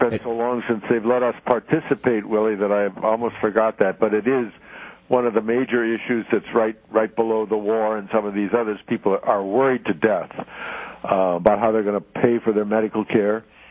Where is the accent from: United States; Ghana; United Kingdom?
United States; Wauwatosa, Wisconsin; I grew up in Wauwatosa.